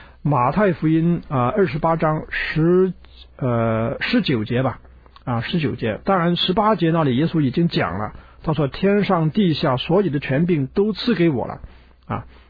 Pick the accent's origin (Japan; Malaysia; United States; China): China; 是我们中国人叫它是大使命啊